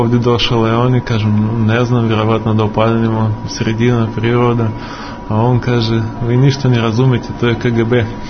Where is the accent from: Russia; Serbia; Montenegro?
Russia; Moscow; Ja sam odrastao u Moskvi, ali kad sam odrastao, Moskva je bila malo drugči grad, bila ovako domaća atmosfera, neka mirni grad.